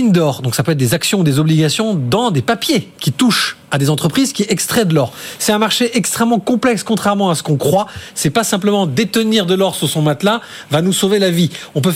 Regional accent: Bordeaux, Nouvelle-Aquitaine, France

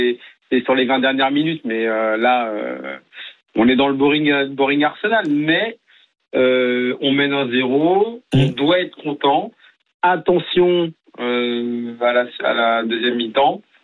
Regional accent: France; Parce que je suis français d'abord, prioritairement

